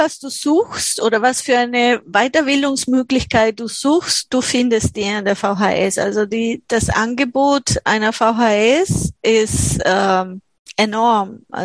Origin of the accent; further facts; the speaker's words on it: Argentina; Ich komme aus Argentinien, das ist eine ganz schlimme Frage für mich.